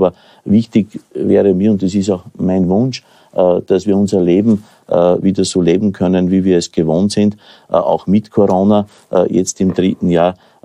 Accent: Austria; In meinem Heimatbundesland, in Oberösterreich, in Salzburg.

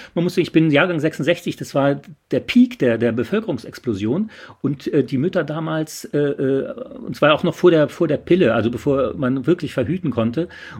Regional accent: Saarland, Germany; ich bin im Saarland groß geworden

